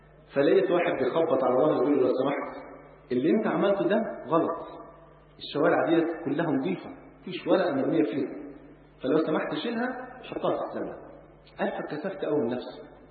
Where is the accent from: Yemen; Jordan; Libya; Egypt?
Egypt; واحنا ولاد مصر، وكلنا بالبلد كده ركاب سفينه واحده